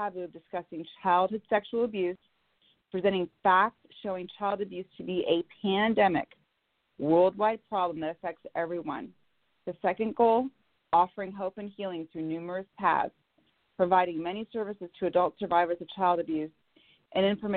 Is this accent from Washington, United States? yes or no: yes; Bellevue, Washington, United States; I am from Bellevue, Washington.